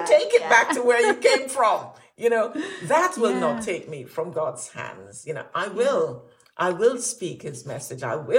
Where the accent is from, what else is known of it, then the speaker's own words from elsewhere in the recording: Jamaica; as a Jamaican, you know, I have to have reggae.